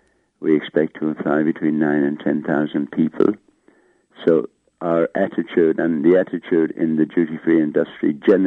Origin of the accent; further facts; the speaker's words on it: Ballinasloe, Connacht, Ireland; It's purely coincidental that I'm from Ballinasloe.